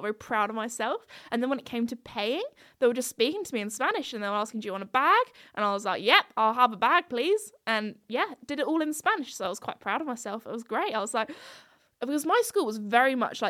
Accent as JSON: {"language": "English", "country": "United Kingdom", "said": "which I would say as a British gal, it's hot"}